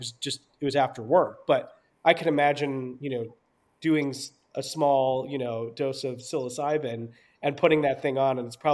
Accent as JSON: {"language": "English", "town": "New York City", "region": "New York", "country": "United States", "tie": "born or raised there", "said": "I grew up in New York City"}